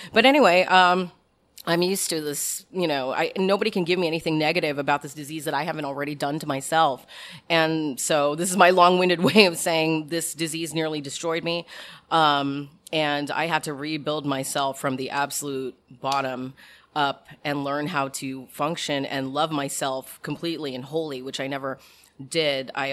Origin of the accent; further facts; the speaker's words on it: Philippines; And the fact that I'm Filipino and I sing and we're born with a mic in our hands.